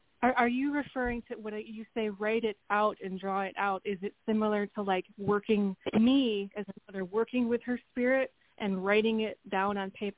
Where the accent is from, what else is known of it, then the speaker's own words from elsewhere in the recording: New York, United States; I'm from New York.